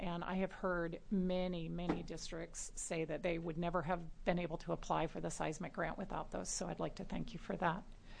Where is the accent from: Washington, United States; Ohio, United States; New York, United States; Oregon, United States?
Oregon, United States; Joseph; I grew up in Joseph, and I happen to know that that high school is the biggest building, that gymnasium is the biggest building in town